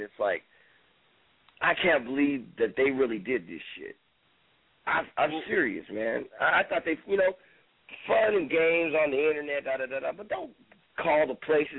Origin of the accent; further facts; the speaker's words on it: San Jose, California, United States; I'm in West Virginia right now. You know, I'm from San Jose, California.